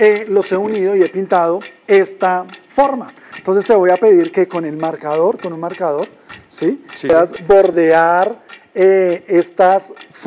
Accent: Santander, Colombia; Soy santandereano, vengo papá, mamá santandereanos.

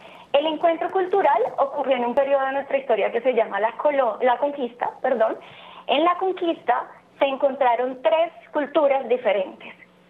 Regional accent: Colombia; valorar el aporte que todas las culturas hacen a nuestra identidad como colombianos

